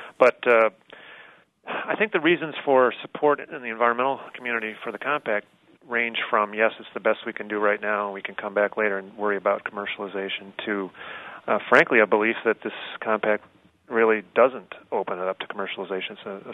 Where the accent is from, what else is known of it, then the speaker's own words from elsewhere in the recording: Michigan, United States; I'm from Michigan originally, and until 2006, there were absolutely no statutory limits on how much water you could remove from Michigan waters.